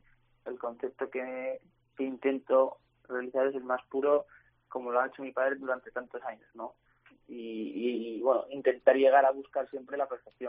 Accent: Navarre, Spain; pues era un sueño como navarro el poder actuar en Pamplona

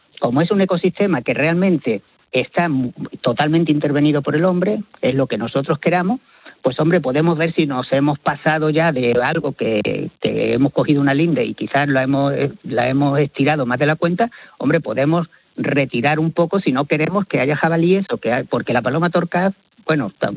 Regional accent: Málaga, Andalusia, Spain; yo soy de Málaga, entonces toda la zona de Málaga, de la Costa del Sol

